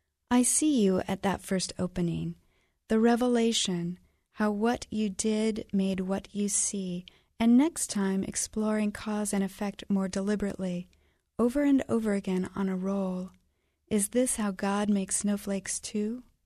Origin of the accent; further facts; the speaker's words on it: Kettering, East Midlands, United Kingdom; from Kettering.